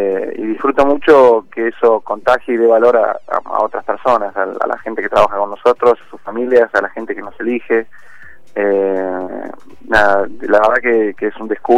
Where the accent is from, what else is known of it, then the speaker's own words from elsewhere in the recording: Mar del Plata, Buenos Aires Province, Argentina; Sí, sí, yo soy de Mar del Plata, como toda mi familia. Fui a estudiar a Buenos Aires y tuve la oportunidad de vivir afuera por estudios.